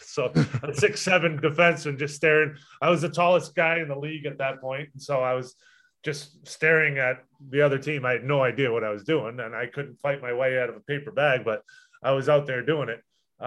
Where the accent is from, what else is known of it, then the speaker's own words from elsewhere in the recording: Boston, Massachusetts, United States; You imagine that, growing up in Boston and having Ray Bourque be my first partner.